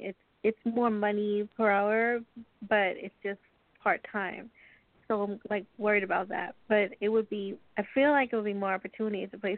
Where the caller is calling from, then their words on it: New York, United States; I'm calling from New York.